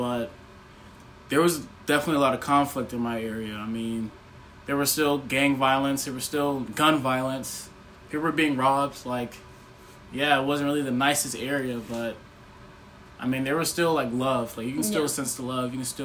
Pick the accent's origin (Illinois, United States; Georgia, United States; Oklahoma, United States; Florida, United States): Georgia, United States; Atlanta; also born or lived in South Carolina; So being born, I was born in South Carolina, lived there for like 4 years, and then I've just been on the move ever since then. I mean, starting off living in Georgia, I was in like the countryside for a couple years, and then finally moved to Metro Atlanta